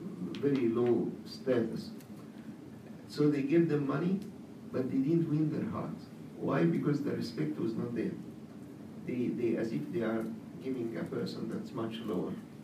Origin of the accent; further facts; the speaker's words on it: Egypt; But by our nature, we came from Egypt, we respect people.